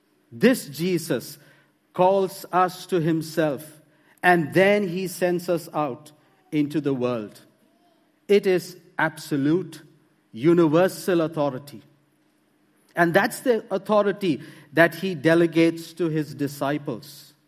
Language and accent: English; India; I come from India.